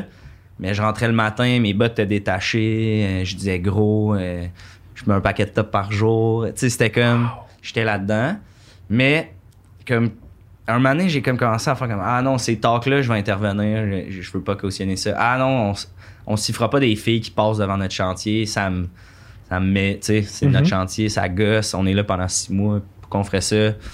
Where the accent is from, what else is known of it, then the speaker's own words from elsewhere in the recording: Saint-Eustache, Quebec, Canada; Je viens pas de Laval. Je viens de Deux-Montagnes, Saint-Eustache.